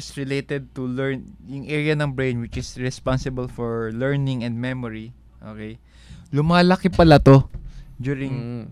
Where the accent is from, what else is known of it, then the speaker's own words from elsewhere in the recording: Cagayan de Oro, Northern Mindanao, Philippines; Kasi naalala ko sa amin sa CDO, kinder 3, kasi may kinder 3 sa amin bago mag-grade 1.